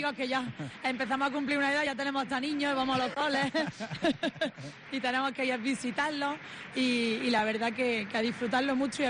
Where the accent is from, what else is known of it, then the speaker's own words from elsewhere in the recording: Granada, Andalusia, Spain; para mí como granadina lo he vivido siempre desde muy pequeña con mi familia